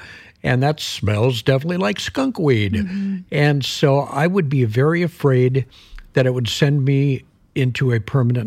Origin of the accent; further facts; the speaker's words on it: Minnesota, United States; I mean, we used to go back in the woods and get drunk. I mean, that's how I grew up in Minnesota.